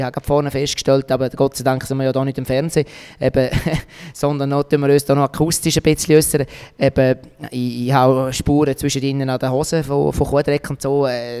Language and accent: German; St. Gallen, Switzerland; accent: Appenzell and St. Gallen dialects; meine Eltern sind beide von Appenzell. Und dann haben wir daheim haben wir die Appenzeller natürlich. Und ich bin dann eigentlich zweisprachig aufgewachsen. Ich habe dann in der Schule St. Galleret.